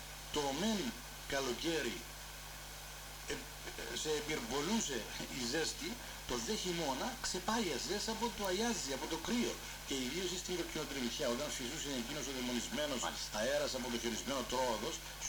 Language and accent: Greek; Yialousa, Famagusta District, Cyprus; Τους ύμνους τους θυμόμουν από την εκκλησία του χωριού μου όταν ήμουν παιδί, από τη Γιαλούσα